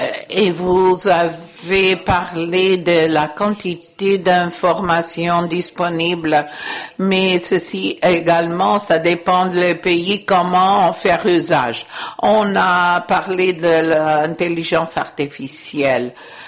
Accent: Algeria; Je suis sénateur d'Algérie.

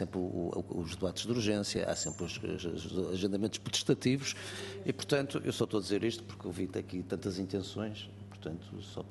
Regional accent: Porto, Portugal; embora para mim seja mais São João, que eu sou do Porto

